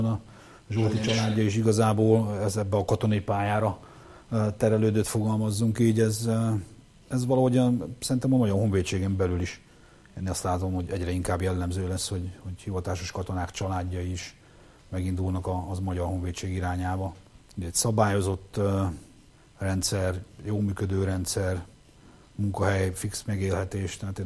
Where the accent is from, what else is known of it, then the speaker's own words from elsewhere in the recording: Hódmezővásárhely, Csongrád-Csanád, Hungary; én Vásárhelyről vagyok